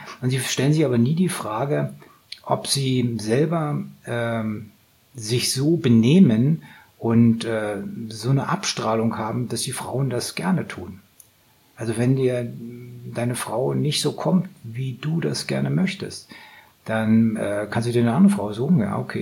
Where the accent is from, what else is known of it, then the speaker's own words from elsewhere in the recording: Northern Germany, Germany; Ich komme aus Norddeutschland